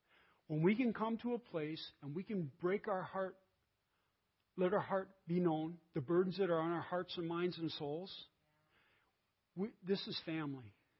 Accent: California, United States; I'm from California, but people from Minnesota are going to be very, very uncomfortable.

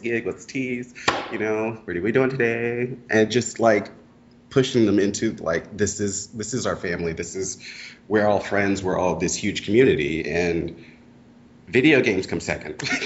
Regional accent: Texas, United States; I was like, yeah, but we're from Texas, so we don't think about how big we actually are.

